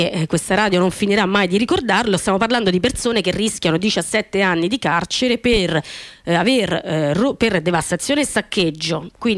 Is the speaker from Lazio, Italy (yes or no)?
yes; Rome, Lazio, Italy; Io vengo da Roma Nord, vengo dal Pasteur